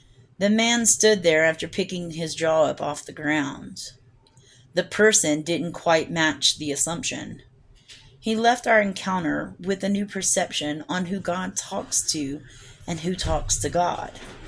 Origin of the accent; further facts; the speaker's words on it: Baton Rouge, Louisiana, United States; I went back to my hometown in Baton Rouge, summer before last, flying cotton candy on the side of Sherwood and College and Corsi like a crackhead.